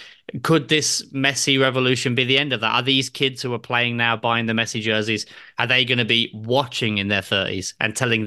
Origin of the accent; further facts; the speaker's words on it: England, United Kingdom; as an Englishman